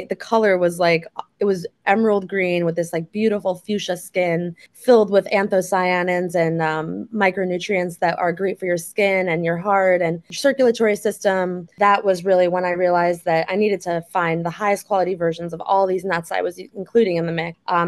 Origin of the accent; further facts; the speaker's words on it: New York, United States; And growing up in New York, I was exposed to like really high quality food and ingredients all the time